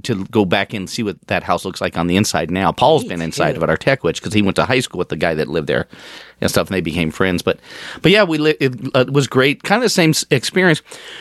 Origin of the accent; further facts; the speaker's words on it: Denver, Colorado, United States; Well, I grew up in North Denver in an old Victorian kind of type house and stuff, 2624 West 36th Avenue.